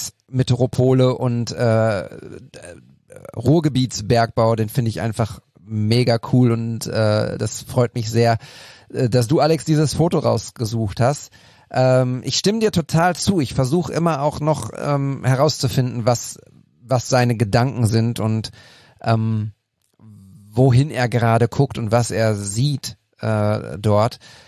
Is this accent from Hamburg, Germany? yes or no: no; Altenberge, North Rhine-Westphalia, Germany; also born or lived in Münster; now in Bochum, Germany; Ich komme ja auch nicht gebürtig aus Bochum, sondern ich komme ja gebürtig aus Münster und bin aufgewachsen in einem kleinen Dorf in der Nähe von Münster, nämlich Altenberge.